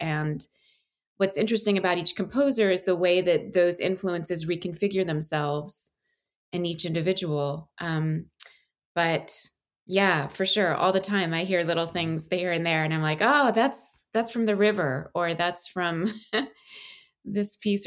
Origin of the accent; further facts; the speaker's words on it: New Jersey, United States; So I grew up in New Jersey.